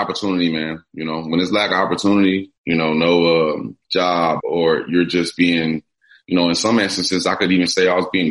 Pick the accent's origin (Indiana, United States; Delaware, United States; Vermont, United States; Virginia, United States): Indiana, United States; Gary; out there where I'm from Gary, Indiana, man. I grew up in a real blue collar, you know, tough town.